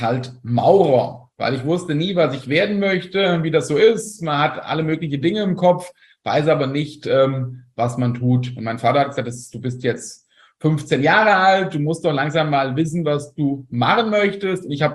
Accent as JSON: {"language": "German", "town": "Fulda", "region": "Hesse", "country": "Germany", "said": "ich bin aus Fulda"}